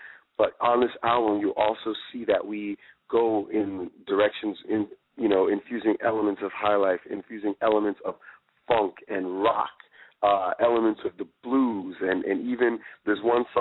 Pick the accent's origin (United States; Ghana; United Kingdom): Ghana; I was born in Africa. I had no idea. I never thought about it. Everybody was black. And even the idea of what that means, I think, as a Ghanaian